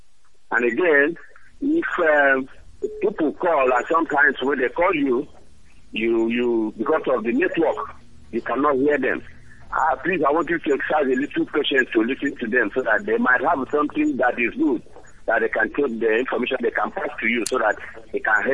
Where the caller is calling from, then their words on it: Nigeria; I'm calling from, I am … from Biafra land, Igbo State.